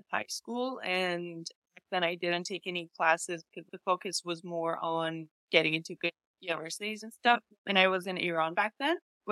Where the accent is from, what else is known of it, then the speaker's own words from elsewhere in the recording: Vancouver, British Columbia, Canada; I'm from Vancouver, BC. I'm actually Iranian-Canadian